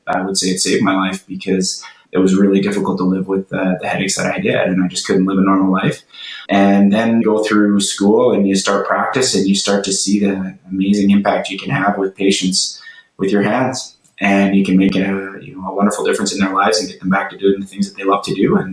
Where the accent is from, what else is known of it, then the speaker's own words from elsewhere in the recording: Canada; And I'm a Canadian kid. I played hockey.